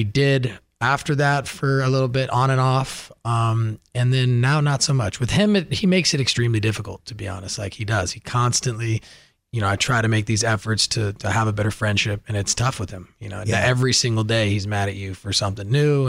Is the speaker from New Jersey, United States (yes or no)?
no; Malibu, California, United States; Who I grew up with in Malibu.